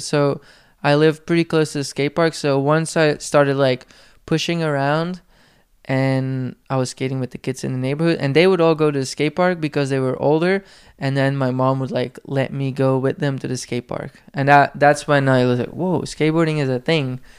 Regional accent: Poperinge, Flanders, Belgium; I got hooked up by the skate shop in Poperinge. Like okay. In my hometown, there was a skate shop.

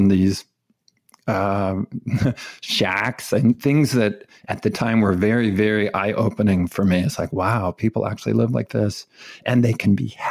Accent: California, United States; And so I grew up in California in a very devout Mormon family.

